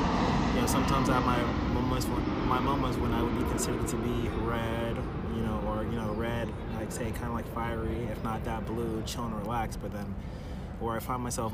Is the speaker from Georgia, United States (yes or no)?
no; Los Angeles, California, United States; Yes, I have always been a Cali boy. My folks came here from the Caribbean in the 70s, but you know, being an American boy, you know, in LA, I am a born and raised Californian LA boy.